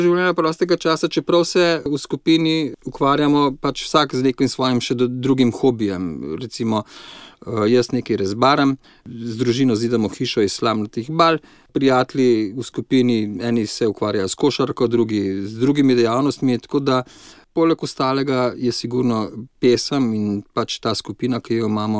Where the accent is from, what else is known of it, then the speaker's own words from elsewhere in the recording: Maribor, Drava, Slovenia; born there; now in Lavrica, Slovenia; Rojen sem v Mariboru, tako da po duši sem mal Štajerca, drugače pa zdaj že vrsto let živim na Lavrici